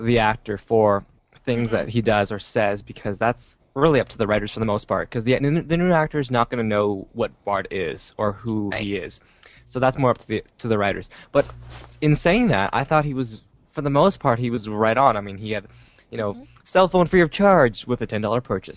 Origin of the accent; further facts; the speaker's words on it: Canada; I don't follow along with the accents as much because I'm Canadian